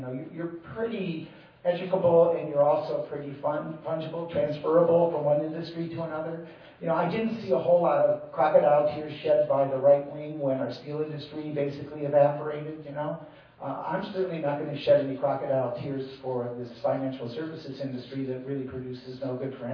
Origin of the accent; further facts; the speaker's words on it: Ohio, United States; and I'm from Ohio, we have an Ohio single-payer bill